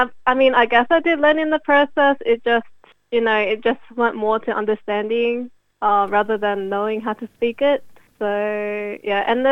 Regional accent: Australia; Yes, I was. I was born here in Australia and I grew up here.

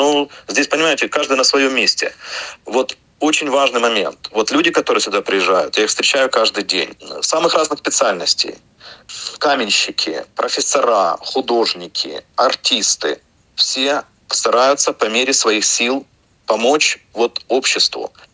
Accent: Far East, Russia; я сам россиянин с Дальнего Востока

